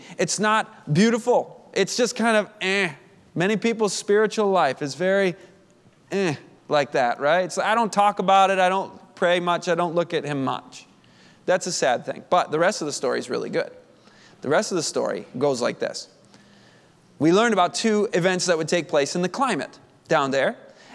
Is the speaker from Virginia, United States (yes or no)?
no; Michigan, United States; I grew up in Michigan, and in Michigan it's very flat. There's not mountains.